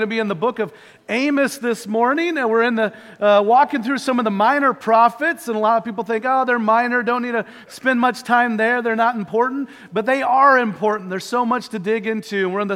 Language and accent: English; Kansas City, Missouri, United States; I grew up in Kansas City. We would go down to the Salvation Army Center multiple times a year